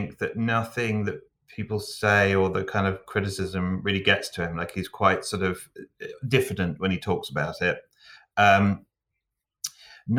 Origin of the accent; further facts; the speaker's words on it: England, United Kingdom; But being English too, and I definitely, I could kind of identify the still waters run deep syndrome